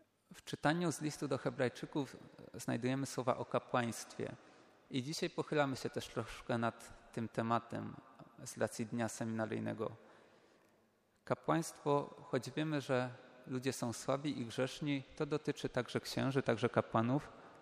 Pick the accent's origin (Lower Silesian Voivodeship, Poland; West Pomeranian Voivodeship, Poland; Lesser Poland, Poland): Lesser Poland, Poland; Pochodzę z archidiecezji krakowskiej, ale chodziłem do szkoły do Proszowic